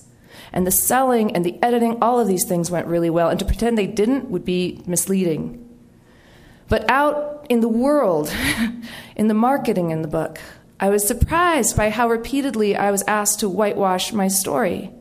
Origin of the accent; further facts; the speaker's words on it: New Mexico, United States; I was actually right here in New Mexico with my hometown crowd.